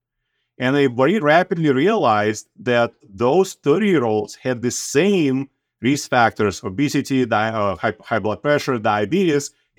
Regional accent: Russia; English is a second language; So I'm from Russia originally

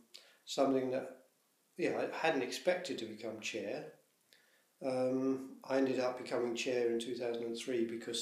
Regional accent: England, United Kingdom; now in Germany; Because being an Englishman in Germany, I don't particularly just want to be in touch with Sri Ratna Buddhists.

